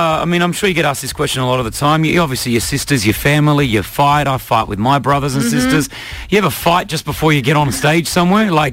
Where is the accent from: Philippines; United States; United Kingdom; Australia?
Australia; Sydney, New South Wales; now in United Arab Emirates; I'm originally from Sydney, right?